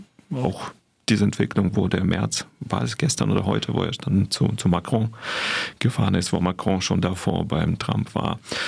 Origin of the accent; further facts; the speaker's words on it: Ukraine; dass wir als Ukrainer uns eher vereinen